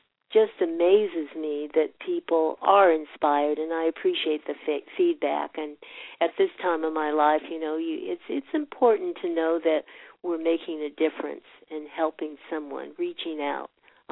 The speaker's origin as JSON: {"language": "English", "town": "San Diego", "region": "California", "country": "United States", "tie": "born or raised there", "said": "growing up in San Diego, there were, at that time in the 50s, there were prejudices, but not blatant ones that I understood."}